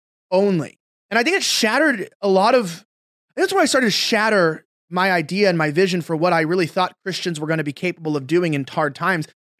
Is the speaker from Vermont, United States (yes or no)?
no; Los Angeles, California, United States; And one day, because I'm from Los Angeles, it was just like, hey, by the way, you guys can't meet together to serve God.